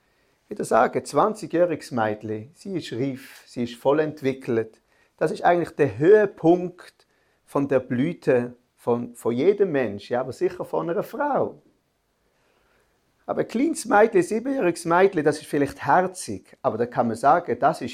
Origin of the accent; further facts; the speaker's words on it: Switzerland; ich frage das jetzt als Schweizer, ja, mit meinen Wörtern.